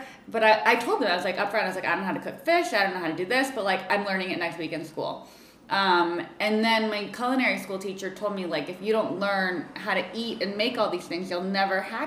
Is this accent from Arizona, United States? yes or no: yes; Tucson, Arizona, United States; moved away as an adult; now in San Francisco, United States; Yeah, I grew up in Tucson, Arizona, eating like all the Southwestern food and like heading down to Mexico every chance I could get. And for college, I moved up to San Francisco, and now I'm never leaving.